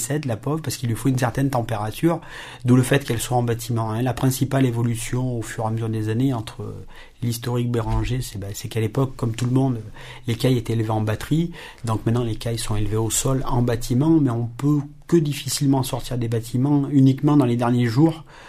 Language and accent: French; Auvergne-Rhône-Alpes, France; on veut vraiment marteler très clairement, nous sommes des Drômois, on fabrique un produit qui est drômois.